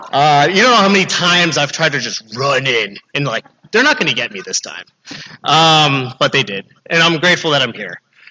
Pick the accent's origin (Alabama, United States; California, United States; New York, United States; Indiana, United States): California, United States; I went to a Jewish school in Northridge. I'm from the Valley.